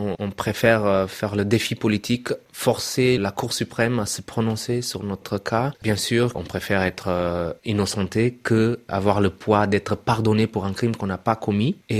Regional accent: Angola; je viens de l'Angola, je suis né et grandi en Angola, j'ai 35 ans.

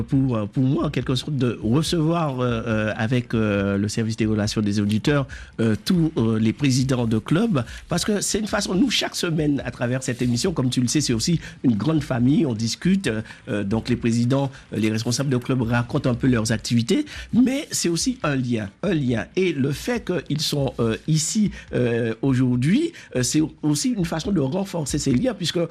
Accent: Guadeloupe; comme tu le sais, je suis de Guadeloupe

